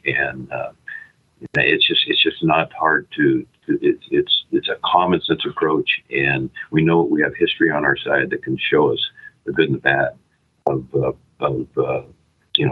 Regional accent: Gold Beach, Oregon, United States; born there; I was born in Gold Beach. I know Oregon.

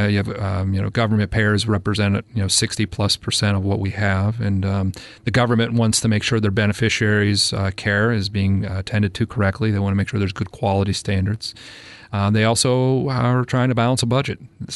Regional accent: Huntington, Pennsylvania, United States; Yeah, I grew up in Huntington, Pennsylvania, in a rural part of Pennsylvania called the Rural T.

